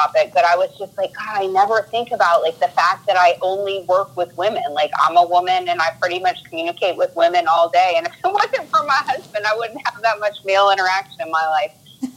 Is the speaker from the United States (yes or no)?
yes; Atlanta, Georgia, United States; moved away as an adult; I'm born and raised in Atlanta, and I moved up to Manhattan in 2000